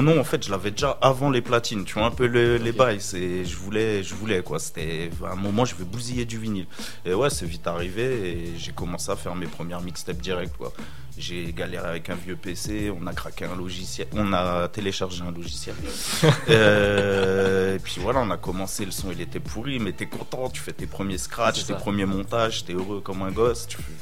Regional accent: Paris, Île-de-France, France; Paname. On vient faire l'invasion dans le 05-04, tranquillement.

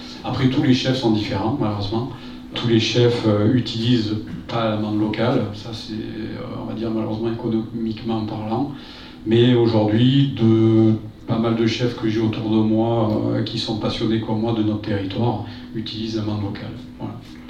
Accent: Digne, Provence-Alpes-Côte d'Azur, France; born there; je suis né à Digne, pas Valensole, mais pas loin.

